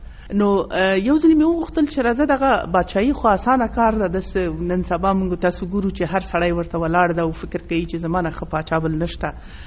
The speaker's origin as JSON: {"language": "Pashto", "region": "Nangarhar", "country": "Afghanistan", "said": "زه چون د ننګرهار یم"}